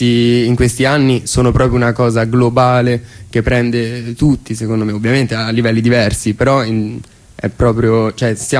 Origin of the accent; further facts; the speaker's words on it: Ravenna, Emilia-Romagna, Italy; moved away; No, io vengo da Ravenna, poi ho vissuto lì per un po', poi mi sono spostato, sono andato in un altro paese